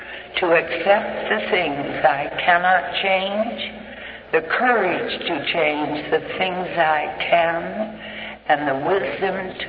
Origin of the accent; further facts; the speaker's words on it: Washington, United States; when I called the central office in my hometown in the state of Washington